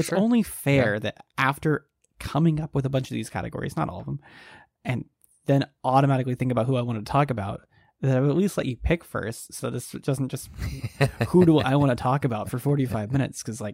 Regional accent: Canada; as a Canadian citizen, nice, and at that time not an American citizen

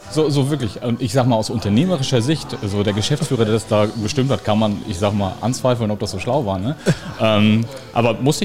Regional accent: Flensburg, Schleswig-Holstein, Germany; bei uns in Flensburg, ich komme aus Flensburg, also aus Norddeutschland

